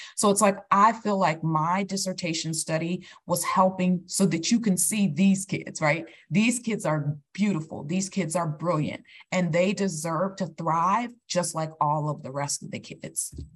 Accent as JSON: {"language": "English", "town": "Washington", "region": "District of Columbia", "country": "United States", "tie": "born or raised there", "said": "I'm from Washington, D.C. I'm a native of D.C."}